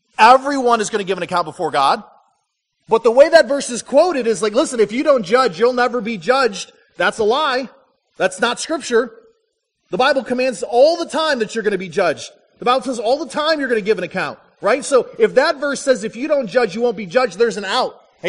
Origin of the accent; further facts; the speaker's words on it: Flint, Michigan, United States; I grew up in Flint, Michigan, and one of my good friends was Brian Forbush.